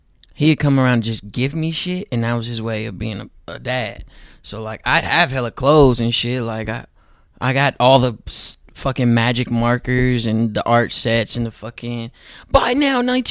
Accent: Oakland, California, United States; I mean, I told like my close partners, but you know, I'm from Oakland. My story isn't even that unique when it comes to like hardships.

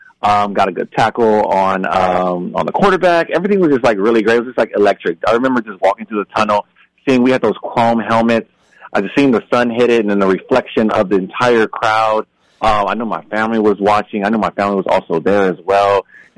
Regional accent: California, United States; I'm from Southern California, so it was a big culture shock for me the moment I landed in Eugene.

